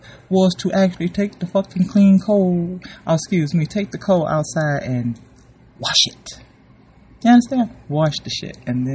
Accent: Louisiana, United States; I'm from Louisiana, where we, I think, kind of make hurricanes along with Florida, because we're right there on the Gulf.

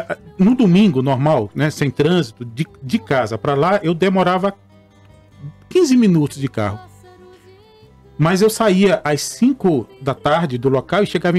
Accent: Rondônia, Brazil; now in Goiânia, Brazil; Não, eu sou de Rondônia.

